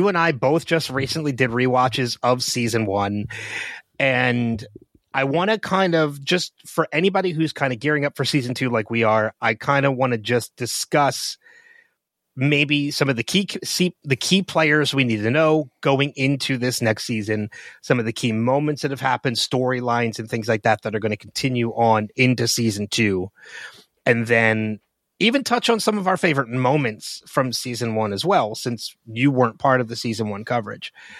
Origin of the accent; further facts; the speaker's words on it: New Jersey, United States; Hey, I'm from New Jersey.